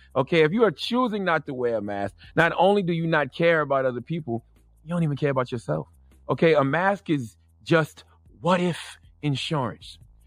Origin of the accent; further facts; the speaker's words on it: United States; I'm just American. And I accept it. I understand it. This is the country that we live in.